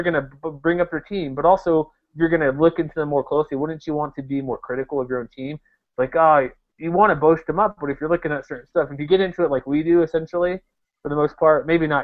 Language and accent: English; Texas, United States; even when I was growing up in Texas, not living near them, they were a cool team.